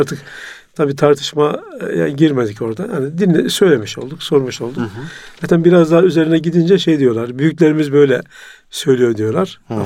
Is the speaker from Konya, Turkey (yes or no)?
yes; Konya, Turkey; İşte bizim tabii Konya ile de irtibatımız var. Konyalıyız aynı zamanda.